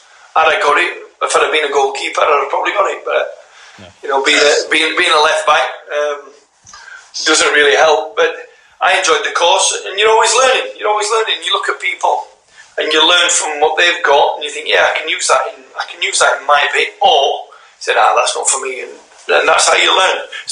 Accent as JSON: {"language": "English", "region": "Yorkshire and the Humber", "country": "United Kingdom", "said": "And I'm a wee bit Scottish as well. I can speak a bit of Scottish. And I'm a Yorkshireman."}